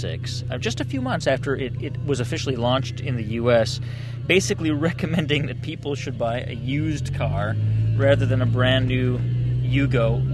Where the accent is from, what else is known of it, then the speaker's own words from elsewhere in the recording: Pennsylvania, United States; I'm from outside of Philadelphia.